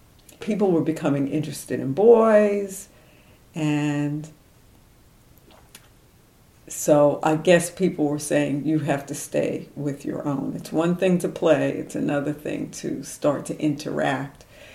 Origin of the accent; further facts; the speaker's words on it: New York, United States; I grew up in East New York from the age 6. I think I left when I was about 20 years old.